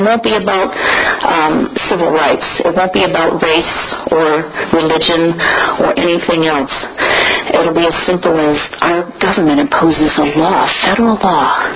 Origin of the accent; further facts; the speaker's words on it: Southern United States, United States; And yes, I'm a Southerner. Well, I used to be in Northern Massachusetts.